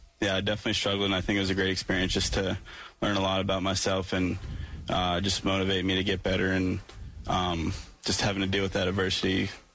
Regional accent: Massachusetts, United States; The Cape, I mean, just growing up in Massachusetts, you always hear about the Cape, and I was really excited to get to play there

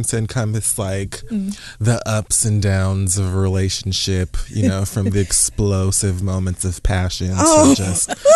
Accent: Miami, Florida, United States; I just want to say, you know, I'm from Miami.

